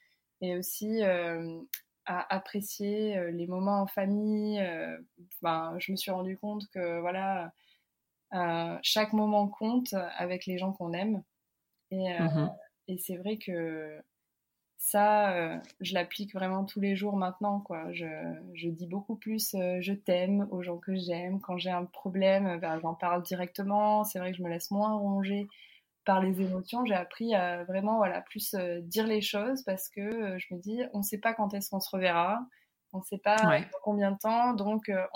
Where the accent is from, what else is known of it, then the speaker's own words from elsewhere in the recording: France; la façon dont j'ai grandi en France.